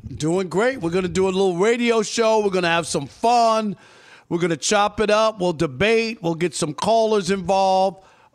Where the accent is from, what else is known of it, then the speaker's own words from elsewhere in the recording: New York, United States; I'm from New York. I can just figure it out.